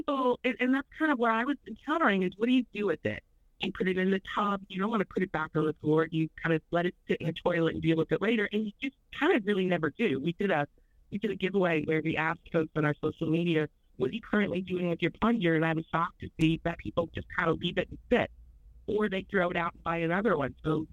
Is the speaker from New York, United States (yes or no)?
yes; New York, United States; And also, I'm from Long Island as well.